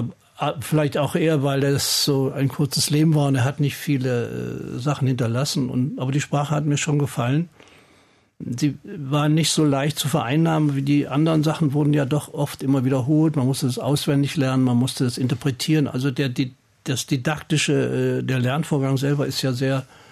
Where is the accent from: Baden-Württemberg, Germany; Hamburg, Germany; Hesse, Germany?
Hesse, Germany; now in Berlin, Germany; ich war erst nach Marburg an der Lahn gegangen, das war in der Nähe meiner Heimatstadt